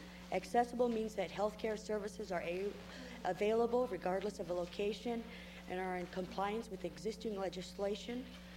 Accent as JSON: {"language": "English", "town": "Ketchikan", "region": "Alaska", "country": "United States", "said": "I am from Ketchikan, Alaska."}